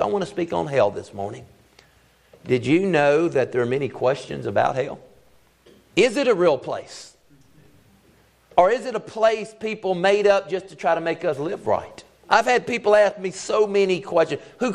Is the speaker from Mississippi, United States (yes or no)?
yes; Biloxi, Mississippi, United States; I grew up in Biloxi, Mississippi in the Bible Belt.